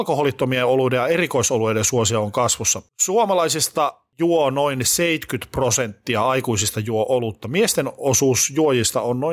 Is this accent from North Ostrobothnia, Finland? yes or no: yes; Oulu, North Ostrobothnia, Finland; moved away; silloin kun asuin vielä kotikaupungissani Oulussa